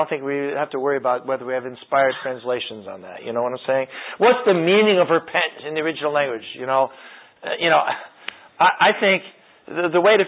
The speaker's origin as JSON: {"language": "English", "region": "England", "country": "United Kingdom", "said": "I believe that as an English person reading the Bible, we have unlimited access to the understanding of the original writers."}